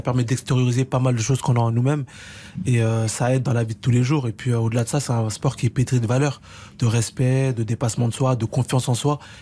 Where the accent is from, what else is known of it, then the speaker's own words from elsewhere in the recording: Dakar, Senegal; born there; Je suis né à Dakar